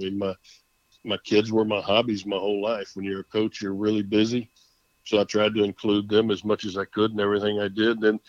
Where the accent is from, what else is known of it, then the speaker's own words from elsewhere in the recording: Texas, United States; family's been here since the late 1800s. And, you know, it's a state I take great pride in and love being a Texan, love being called a Texan.